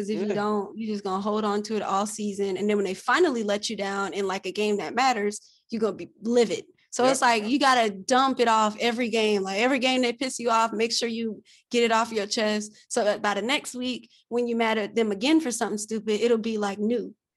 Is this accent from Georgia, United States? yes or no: yes; Atlanta, Georgia, United States; Like I'm from Atlanta.